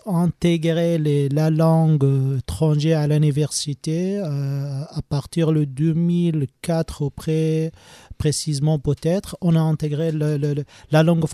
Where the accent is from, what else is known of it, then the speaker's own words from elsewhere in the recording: Zawiya, Zawiya District, Libya; French is a second language; Oui, je suis né en Zawiya. J'ai fait toutes mes études à Zawiya.